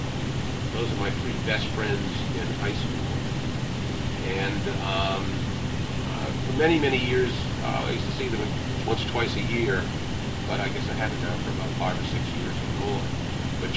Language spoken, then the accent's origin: English; Concord, United States; absolutely, if you ask me where I'm from today, I'd probably still say Concord. Mm-hmm. And even though I'm a New Yorker, by all other sides.